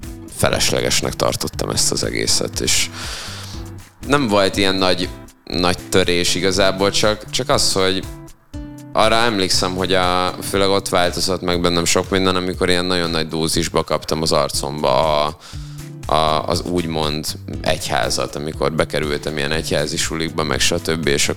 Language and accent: Hungarian; Szerencs, Borsod-Abaúj-Zemplén, Hungary; also born or lived in Miskolc; az a környezet, ahol én első körben felnőttem, Szerencs környéke, ugye én ott voltam, oda jártam általánosba, és én utána kerültem fel Miskolcra